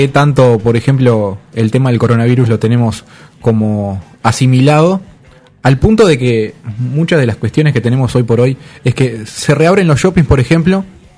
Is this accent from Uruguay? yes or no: yes; Uruguay; estos de pequeños deslices que a la larga nos afectan como uruguayos.